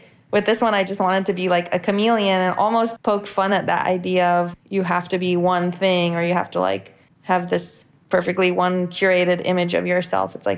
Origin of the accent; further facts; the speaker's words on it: Palo Alto, California, United States; Yeah, so I grew up in Palo Alto, California. My mom is from there. She grew up there as well.